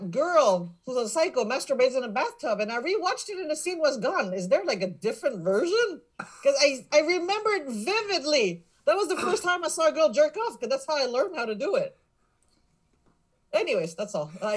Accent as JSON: {"language": "English", "town": "Montreal", "region": "Quebec", "country": "Canada", "said": "I mean, I'm from Montreal, and there's a lot of weird."}